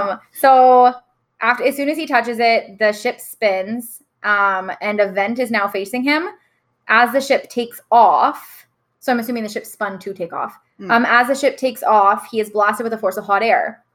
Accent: Canada; I'm actually German and Irish, to clarify. Like, I'm from Canada.

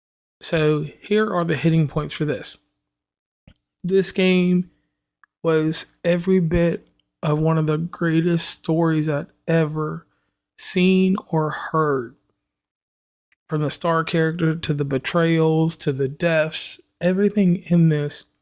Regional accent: West Virginia, United States; So once again … from West Virginia and Commonplace.

